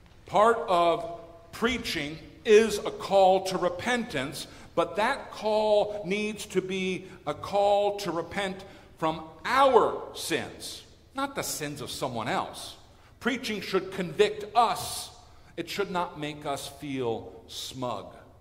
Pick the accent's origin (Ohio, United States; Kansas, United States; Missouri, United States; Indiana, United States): Missouri, United States; he's an artist in my hometown in Missouri